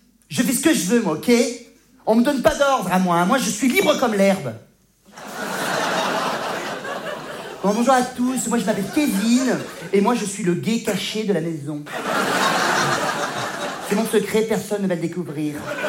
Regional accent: Provence-Alpes-Côte d'Azur, France

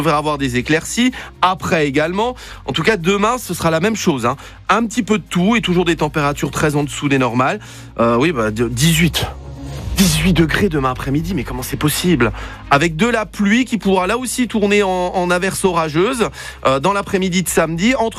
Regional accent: Luxembourg; Non, moi je roule à 130, je suis un luxembourgeois.

